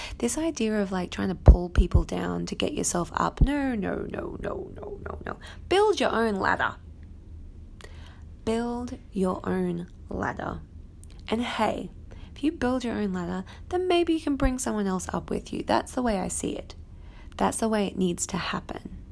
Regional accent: Brisbane, Queensland, Australia; In Brisbane, I'm from Brisbane

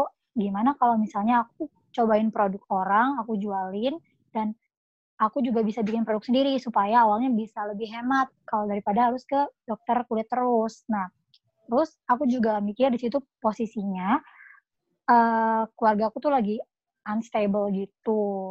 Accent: Jakarta, Indonesia; Aku asli Jakarta.

